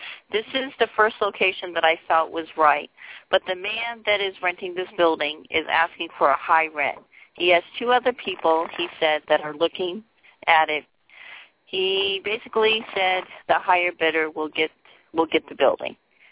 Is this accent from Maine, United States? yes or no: yes; Maine, United States; I'm from Maine.